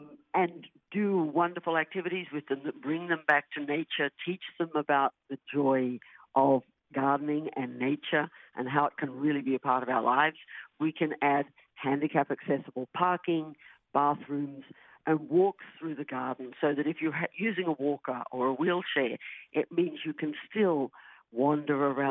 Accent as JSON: {"language": "English", "country": "Australia", "accent": "Australian", "said": "because my Australian accent mangles the R's."}